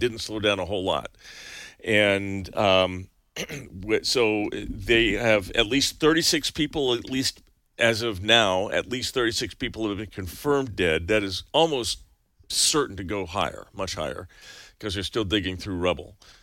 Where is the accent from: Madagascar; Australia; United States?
Madagascar; where I grew up in Madagascar as being a third world country.